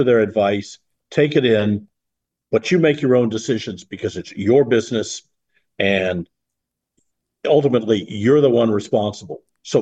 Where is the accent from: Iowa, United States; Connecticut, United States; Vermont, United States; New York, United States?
Iowa, United States; You know, I'm a Midwestern boy. I grew up in Iowa, joined the Marine Corps